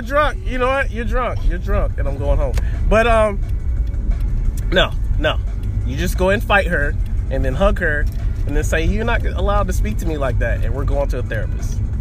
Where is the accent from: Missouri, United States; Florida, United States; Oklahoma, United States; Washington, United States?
Florida, United States; St. Augustine; also born or lived in Army; St. Augustine, Florida. I mean, I left here when I was 19 and I joined the Army, and then I came back in 2017.